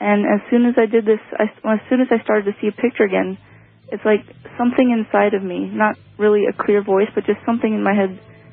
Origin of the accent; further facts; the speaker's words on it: Washington, United States; I'm from Washington State.